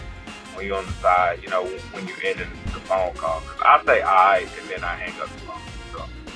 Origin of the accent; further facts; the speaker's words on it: the South, United States; And, you know, I'm from the South, and I look like Jalen.